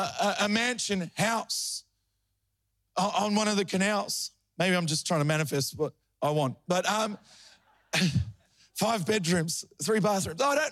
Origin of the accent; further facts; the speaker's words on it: Melbourne, Victoria, Australia; because I'm from Melbourne, right?